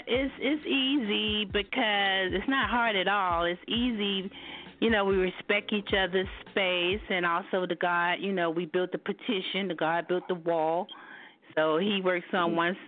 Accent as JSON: {"language": "English", "town": "Brooklyn", "region": "New York", "country": "United States", "tie": "born or raised there", "moved": "as an adult", "said": "Born and raised in Brooklyn, came here at the age of 26. That was 23 years ago."}